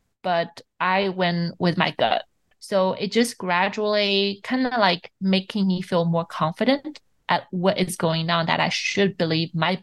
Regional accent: Shanghai, China; I grew up in Shanghai

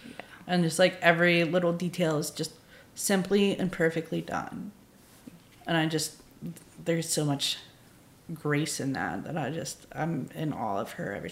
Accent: Charleston, South Carolina, United States; or there's a lot of low country influence from growing up in Charleston

